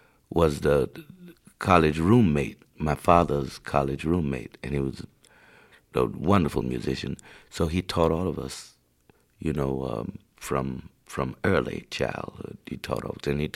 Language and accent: English; Tallahassee, Florida, United States; We grew up in Tallahassee, Florida, a university town.